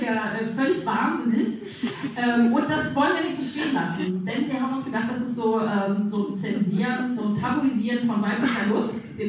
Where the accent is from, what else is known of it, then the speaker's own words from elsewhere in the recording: Hamburg, Germany; ich bin ja Hamburgerin